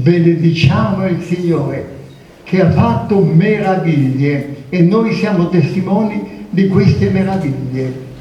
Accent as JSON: {"language": "Italian", "region": "Tuscany", "country": "Italy", "said": "Siccome sono toscano"}